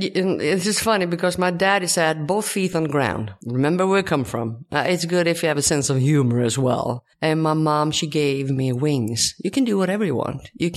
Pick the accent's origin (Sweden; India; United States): Sweden; moved away as an adult; I come from Sweden.